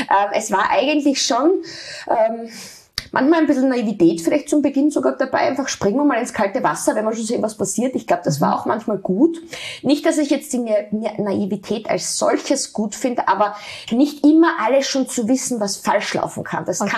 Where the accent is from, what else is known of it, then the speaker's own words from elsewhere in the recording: Steins, Styria, Austria; Ich bin eigentlich aufgewachsen so am Land, so wie man das halt von den Bauern und Bäuerinnen der Umgebung kennt. Also so wie die Dorfstruktur gab es bei uns in Steins in der Weststeiermark.